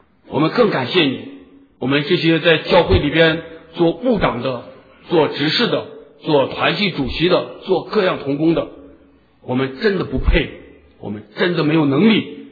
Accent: Shaanxi, China; accent: Shaanxi; 我们陕西话，我就猴急

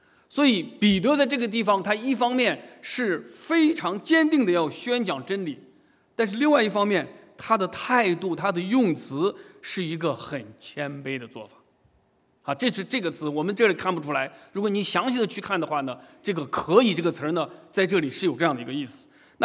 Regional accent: China; 我就想到从我们中国人来讲，我们中国人其实很像

